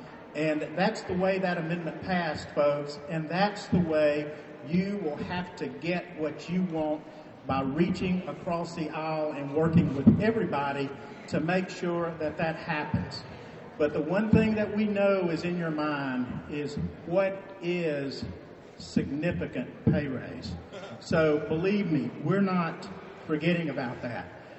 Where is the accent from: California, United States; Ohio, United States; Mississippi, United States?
Mississippi, United States; Bogue Chitto; I'm from Bogachetta